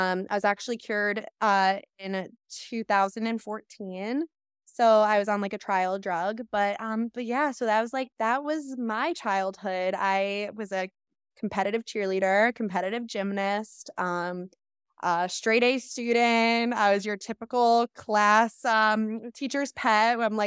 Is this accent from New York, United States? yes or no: no; Freehold, New Jersey, United States; I'm best friends with my sister. I grew up in Freehold, New Jersey.